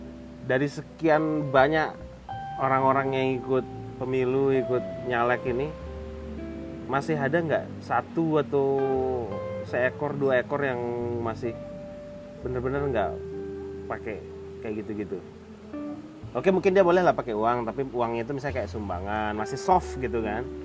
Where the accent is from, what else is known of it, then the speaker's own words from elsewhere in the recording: West Nusa Tenggara, Indonesia; Di daerahku juga di Lombok ada kayak gitu.